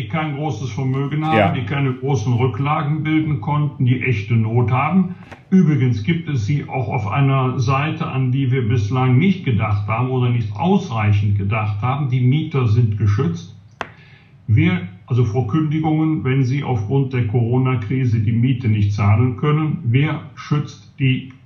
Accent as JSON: {"language": "German", "region": "Rhineland", "country": "Germany", "said": "als Rheinländer"}